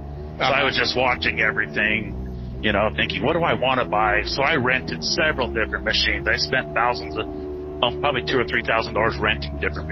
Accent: Salt Lake City, Utah, United States; You know, I grew up in Salt Lake City, and we did our stuff up there.

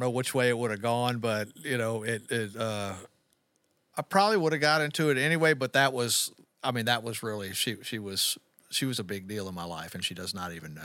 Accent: Baton Rouge, Louisiana, United States; also born or lived in Fort Polk; I'm from pretty much from Baton Rouge. So okay. I was born in Fort Polk, but raised here.

